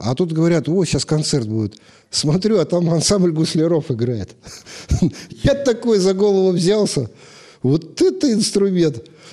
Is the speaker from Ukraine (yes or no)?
yes; Ukraine; moved away as an adult; now in Sergiyev Posad, Russia; А раньше, конечно, я вообще с Украины.